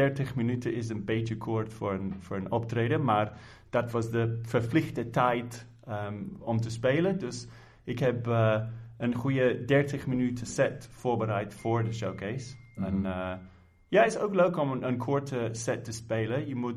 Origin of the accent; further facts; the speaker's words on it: United Kingdom; Dutch is a second language; now in Netherlands; ik ben een Engelse man, maar ik ben hier al 10 jaar.